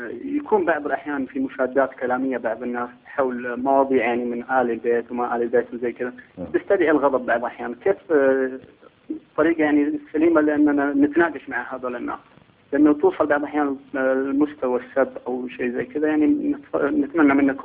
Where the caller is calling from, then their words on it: Saudi Arabia; سيدي احنا من محبينكم من المملكة العربية السعودية